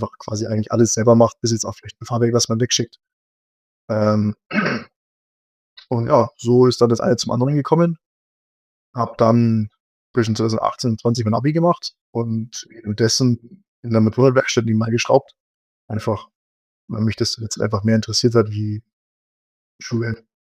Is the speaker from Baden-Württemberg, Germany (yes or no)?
no; Munich, Bavaria, Germany; born there; also born or lived in Detroit, United States / Beijing, China; Also ich bin 24 Jahre alt, komme gebürtig aus München, wohne jetzt seit knapp 5 Jahren in Ingolstadt, habe aber eigentlich mein Leben schon an ganz, ganz vielen Orten dieser Welt verbracht. 2 Jahre in Detroit in Amerika, als ich ein Kleinkind war. 4 Jahre in China, in Peking, von 2011 bis 2015.